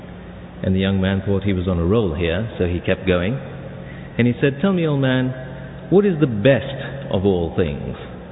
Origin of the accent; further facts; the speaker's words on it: United States; as an American, as an American Muslim, and a parent of two daughters who were born here